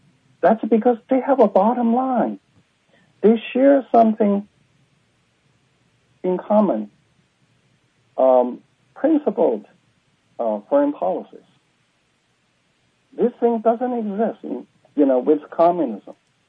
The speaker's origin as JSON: {"language": "English", "country": "China", "second_language": "English", "said": "I came from China, and we all understand what it truly is. This is all about deception. I mean, we Chinese, we all know about it."}